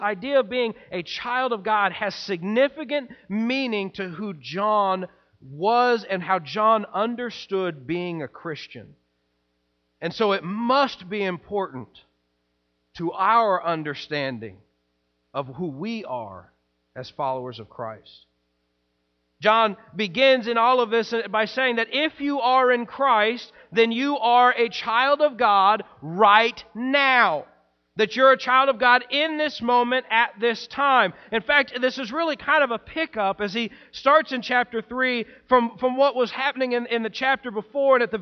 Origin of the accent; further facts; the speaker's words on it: Missouri, United States; There will come a day when the fact that I'm even from Missouri won't even be a thought in my mind.